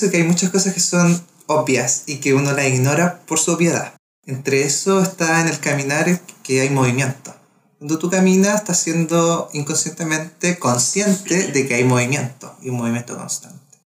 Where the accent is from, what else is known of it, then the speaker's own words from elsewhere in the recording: Chile; Soy chileno.